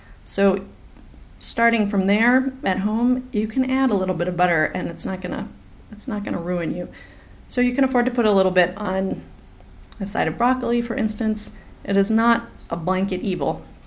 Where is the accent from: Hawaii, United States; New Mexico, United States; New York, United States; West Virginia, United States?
New Mexico, United States; I grew up in the Wild West in New Mexico and it was hot.